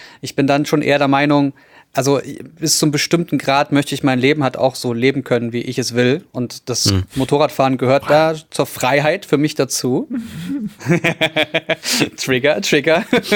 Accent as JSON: {"language": "German", "region": "Brandenburg", "country": "Germany"}